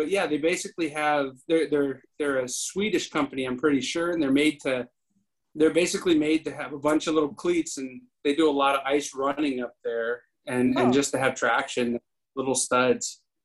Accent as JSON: {"language": "English", "region": "Ohio", "country": "United States", "lives_now": "Tulsa, United States", "said": "I'm from Ohio."}